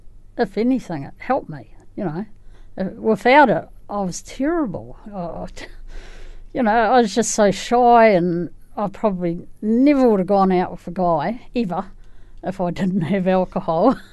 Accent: Christchurch, Canterbury, New Zealand; now in Rolleston, New Zealand; I'm from Christchurch. I was born in Christchurch. I actually live out at around Rolleston in West Melton now.

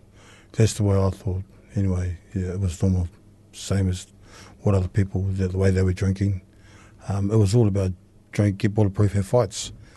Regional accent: Hamilton, New Zealand; I grew up in Hamilton with my parents.

